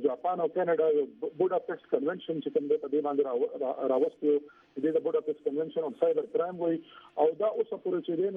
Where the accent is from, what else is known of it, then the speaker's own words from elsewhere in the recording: Pakistan; یقینا موږ د پاکستان عوام یو، محب وطن عوام یو، پاکستان زموږ ملک دی، زموږ کور دی،